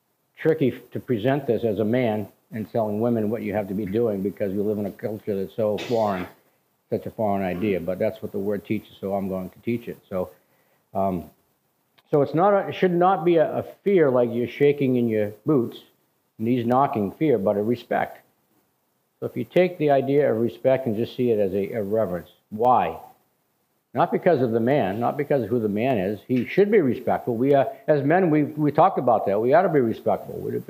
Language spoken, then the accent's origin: English; New England, United States; You know, we're from New England. We're all set. We cradle of liberty.